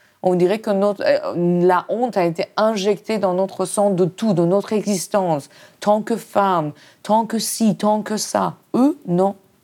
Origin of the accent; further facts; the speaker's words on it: Iran; French is a second language; now in France; Vraiment, je ne dis pas ça parce que je viens d'Iran seulement